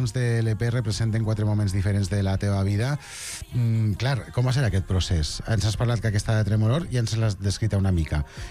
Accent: Castelló, Valencian Community, Spain; Jo soc de València, de Castelló, per això em notes un accent una mica

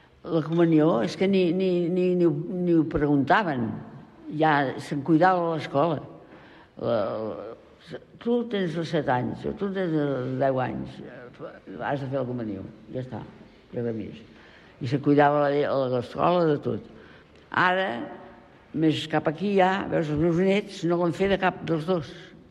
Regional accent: Badalona, Catalonia, Spain; jo a Badalona me l'estimo molt i nascut aquí i tots som d'aquí, tots som nascut a Badalona.

